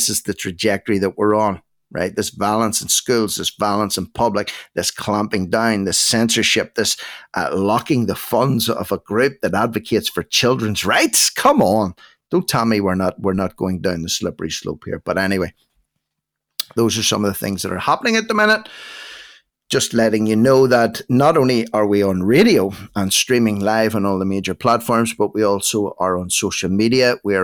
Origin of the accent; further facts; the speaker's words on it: Ireland; I'm partial to Europe myself, obviously being an Irishman and all that.